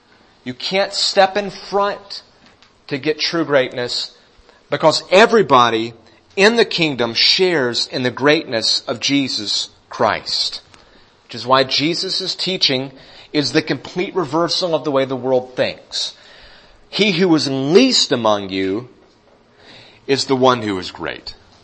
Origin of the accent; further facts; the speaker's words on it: Statesville, North Carolina, United States; from Statesville, North Carolina. We have a Walmart now.